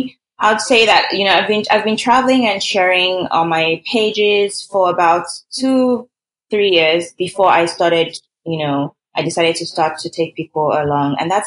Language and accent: English; Nigeria; moved away as an adult; I grew up in Nigeria. Like for like the first 22 years, I didn't travel anywhere. Like I was in Nigeria.